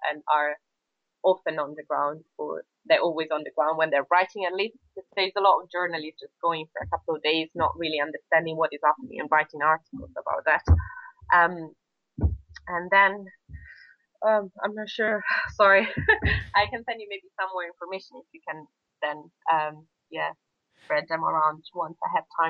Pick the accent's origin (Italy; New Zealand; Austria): Italy; English is a second language; I come from Italy